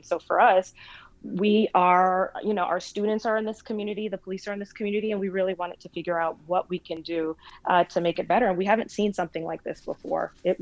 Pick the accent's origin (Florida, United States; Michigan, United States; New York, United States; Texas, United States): Florida, United States; Miami; and of course I'm born and raised in Miami